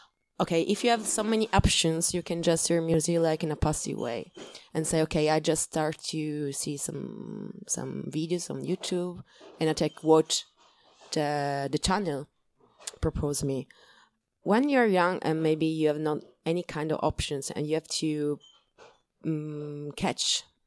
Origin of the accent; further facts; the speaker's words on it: Sicily, Italy; English is a second language; I'm from Sicily, like your family.